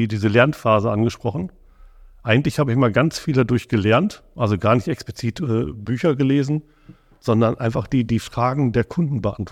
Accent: Gelsenkirchen, North Rhine-Westphalia, Germany; Und dann bin ich natürlich im Ruhrgebiet groß geworden.

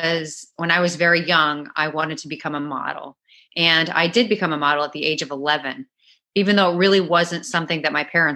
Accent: St. Louis, Missouri, United States; moved away as an adult; also born or lived in Chicago / Dallas; now in Miami, United States; I was born in Chicago, but grew up mostly in St. Louis, Missouri. And then after I was 18 and I went to college, I went to university in Dallas, Texas. And I ended up staying in Dallas for about 23 years

